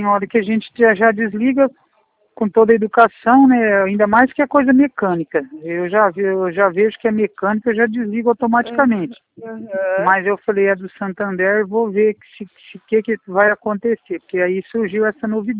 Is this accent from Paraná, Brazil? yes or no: yes; Astorga, Paraná, Brazil; Astorga, Paraná.